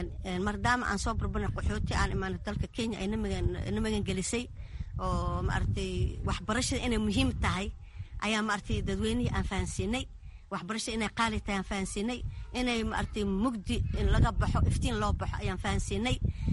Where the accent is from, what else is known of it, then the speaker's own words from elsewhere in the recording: Mogadishu, Banaadir, Somalia; moved away as an adult; markaan soo qaxay muqdisho xaafada madiin ayaan kasoo qaxay jamaama ayaan ku barbaaray